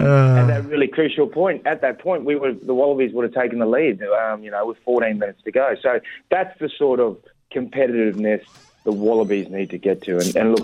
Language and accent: English; New Zealand; born there; Do you know that I was born in New Zealand?